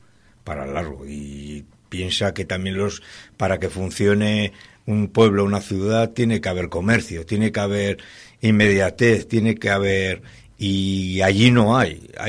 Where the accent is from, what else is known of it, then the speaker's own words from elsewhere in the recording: Laredo, Cantabria, Spain; pero sí sabe que nosotros somos de Laredo.